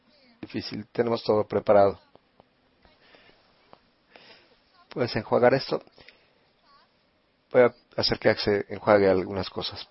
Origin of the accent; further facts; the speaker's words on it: Italy; Spanish is a second language; Lo siento, soy italiana.